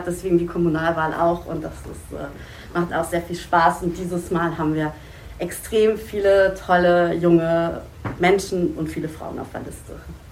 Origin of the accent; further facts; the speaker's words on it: Lower Saxony, Germany; born there; Ich bin 37 Jahre alt, ich bin geboren in der Wesermarsch, ich wohne auch seit einer langen Weile wieder in der Wesermarsch.